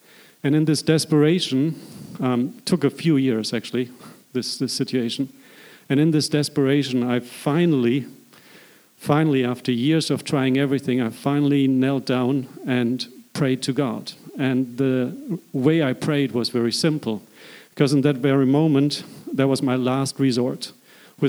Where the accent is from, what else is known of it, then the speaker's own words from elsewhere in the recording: Germany; accent: German; English is a second language; So I'm from Germany. You'll be notice that by my accent. So my English is okay. So I was 20 years old.